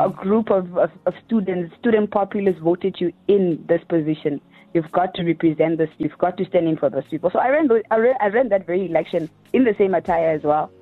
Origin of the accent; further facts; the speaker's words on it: Opuwo, Kunene, Namibia; Yes, I'm born and raised in Opuo. I went to school, primary school. I went to Bethel Timumina Primary School.